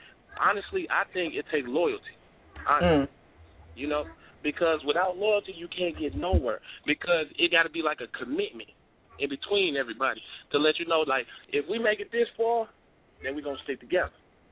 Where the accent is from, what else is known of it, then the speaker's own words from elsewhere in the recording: St. Louis, Missouri, United States; I think it takes, I'm from St. Louis, right?